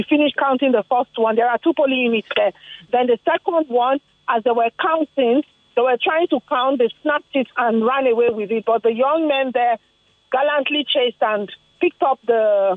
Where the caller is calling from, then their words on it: Lekki, Lagos, Nigeria; I'm calling from Lekki, but I'll remain anonymous.